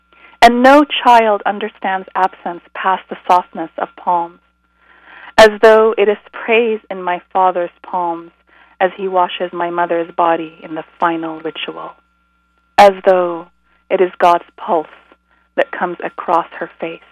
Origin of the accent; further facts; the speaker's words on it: Kuwait; I was born in Kuwait, and to, you know, in the midst of a large Palestinian expat community